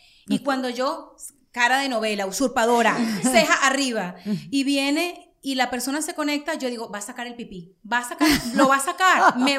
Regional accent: Caracas, Capital District, Venezuela; yo me crié en los Jardines del Valle, ¿no? Uh-huh. En Venezuela, en la parte oeste de la ciudad, en la capital

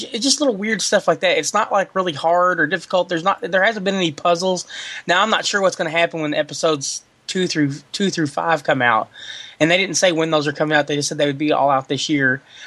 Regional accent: Kentucky, United States; We're more American than Chicago.

